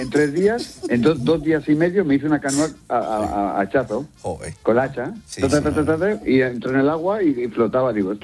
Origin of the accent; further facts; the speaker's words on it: Granada, Andalusia, Spain; now in Italy; Soy de Granada, pero vivo aquí ahora.